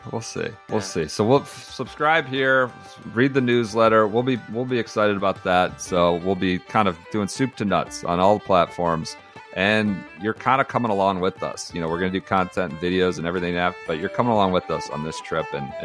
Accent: Ohio, United States; growing up in Northeast Ohio during the time of LeBron, who was 2 years younger than me

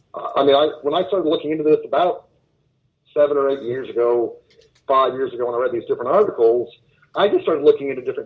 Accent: Oklahoma, United States; Growing up in Oklahoma, being such a conservative, basically Republican person myself, I was blind.

